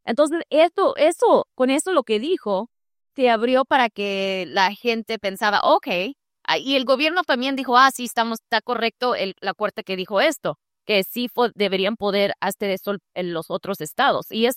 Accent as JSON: {"language": "Spanish", "country": "Cuba", "lives_now": "United States", "said": "Hasta conmigo, que soy cubana, me hacen un chequeo."}